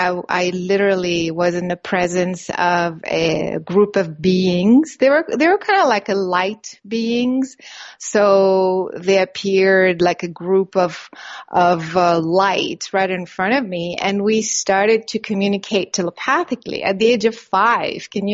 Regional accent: France; Well, I grew up in France, actually.

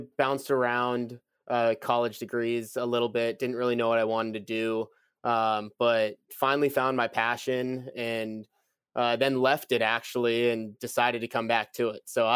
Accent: Stockton, California, United States; I was born and raised in Stockton. My family's from this town as well. My dad moved out from New York and met my mom, who also grew up here.

